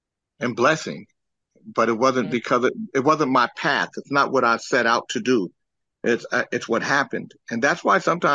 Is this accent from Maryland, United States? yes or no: no; Sacramento, California, United States; We grew up in Sacramento together. By this time, I'm living in Vallejo.